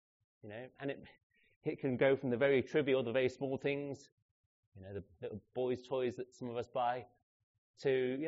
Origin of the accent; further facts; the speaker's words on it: United Kingdom; So the UK is, you know, us as the British nation are more interested in the COVID vaccine than we are in Afghanistan.